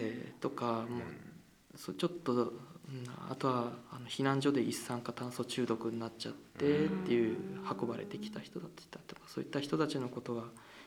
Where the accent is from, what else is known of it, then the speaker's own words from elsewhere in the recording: Tokyo, Japan; 自分は東京出身で持ち家がこっちにあるわけでもない病院の寮にいただけなので